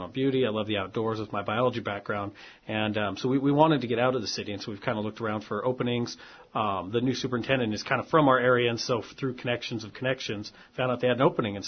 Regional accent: Philomath, Oregon, United States; Now, I grew up out in Corvallis area, a little town called Philomath, a logging community out there is where I grew up

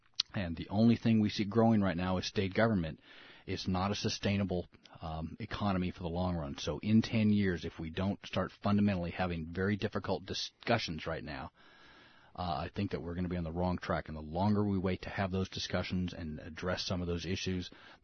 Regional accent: King Salmon, Alaska, United States; When I was a kid growing up in King Salmon.

